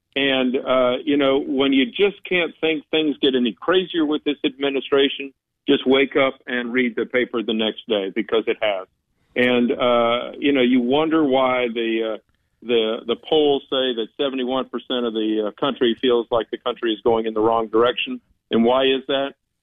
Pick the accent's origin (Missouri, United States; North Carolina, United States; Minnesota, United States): North Carolina, United States; seeing as how I'm from North Carolina, hearing about this unsweet tea.